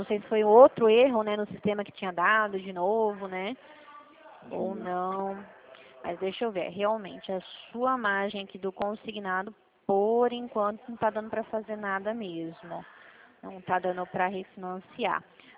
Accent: São Paulo, Brazil; Eu sou aqui de São Paulo, só que da Central.

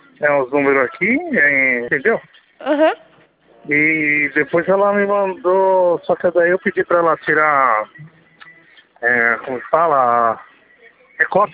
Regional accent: Osasco, São Paulo, Brazil; Eu sou daqui de Osasco, Santo Antônio.

